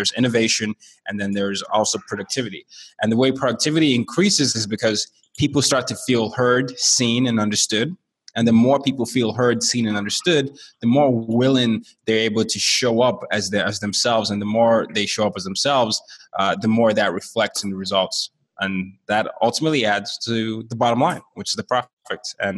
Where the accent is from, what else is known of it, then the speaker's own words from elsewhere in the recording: Nigeria; I'm a Nigerian who grew up in 5 countries and 4 continents. So for much of my life, I've been essentially the minority everywhere I've been.